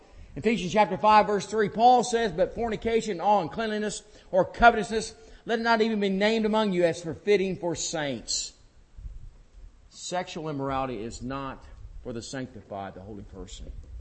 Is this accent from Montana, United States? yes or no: no; Rantoul, Illinois, United States; there was a fellow I grew up with back in Rantoul.